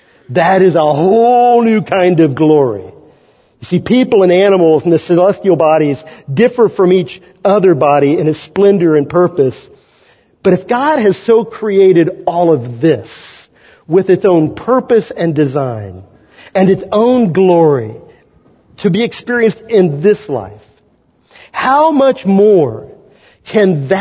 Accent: Kansas, United States; born there; I was born in Kansas, so I can make fun of Indiana too.

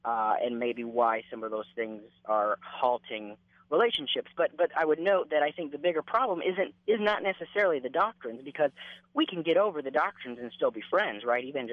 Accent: Las Vegas, Nevada, United States; Las Vegas, Nevada.

